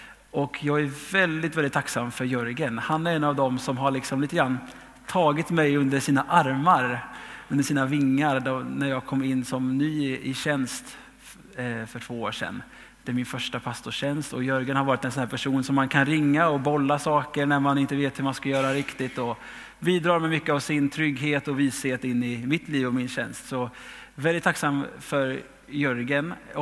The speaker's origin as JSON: {"language": "Swedish", "town": "Karlskoga", "region": "Värmland", "country": "Sweden", "lives_now": "Kungsbacka, Sweden", "said": "Jag kommer annars från Karlskoga från början i Värmland."}